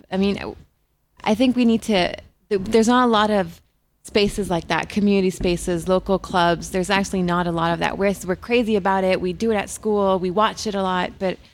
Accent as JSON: {"language": "English", "town": "Beirut", "region": "Beirut Governorate", "country": "Lebanon", "said": "I'm from Beirut. I'm an educator, and I'm also from a hackerspace in Beirut called Lumba Labs."}